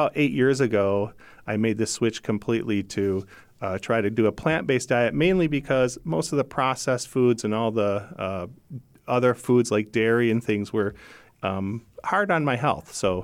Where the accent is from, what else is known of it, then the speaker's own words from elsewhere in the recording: Michigan, United States; even back when I was a kid and growing up in Michigan.